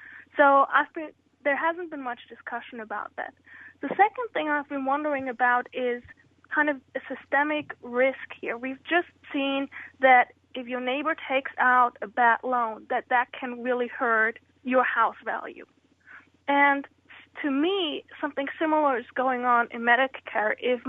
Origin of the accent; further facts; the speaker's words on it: Germany; than in my home country of Germany